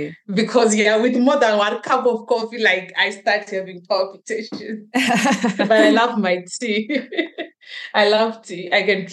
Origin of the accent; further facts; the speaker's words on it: Chiredzi, Masvingo, Zimbabwe; now in Harare, Zimbabwe; I'm here in Harare, the capital city of Zimbabwe, and I grew up in Chiredzi, which is a small town in the low belt of Zimbabwe.